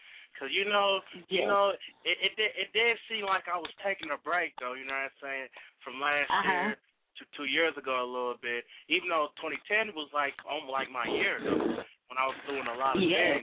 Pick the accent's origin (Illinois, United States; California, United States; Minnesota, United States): Minnesota, United States; Minneapolis; And, like, I'm originally from Minneapolis and Minnesota.